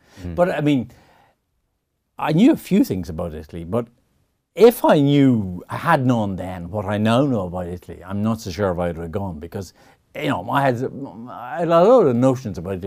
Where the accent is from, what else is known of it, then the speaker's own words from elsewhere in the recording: Ireland; And I said, I'm an Irish reporter, could I get on here and talk to Liam Brady?